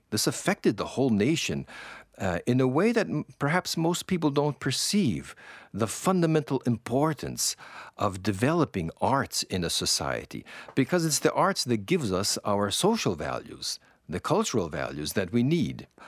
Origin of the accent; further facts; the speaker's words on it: Jessup, Pennsylvania, United States; now in Cambuquira, Brazil; the same size as the town where I grew up in Jessup, Pennsylvania.